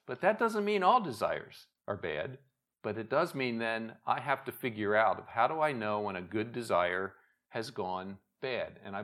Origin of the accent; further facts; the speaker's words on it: Pennsylvania, United States; So I grew up studying the Civil War. I grew up near Gettysburg Battlefield.